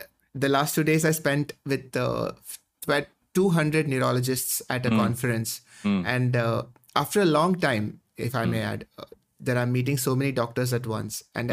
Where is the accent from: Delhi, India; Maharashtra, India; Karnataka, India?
Maharashtra, India; Nalasopara; That's where I grew up in, actually. I grew up in Nalasopara. My father has a hospital there.